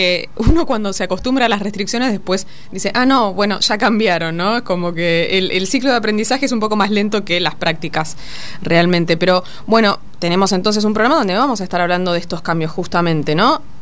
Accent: Buenos Aires, Argentina; nos dicen a nosotros que somos de Olavarría y San Pedro respectivamente, que venimos del lugar de las vacas, de las aves de corral

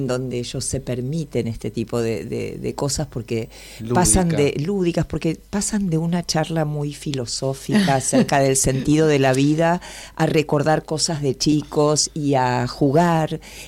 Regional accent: Rosario, Santa Fe, Argentina; Soy de Rosario.

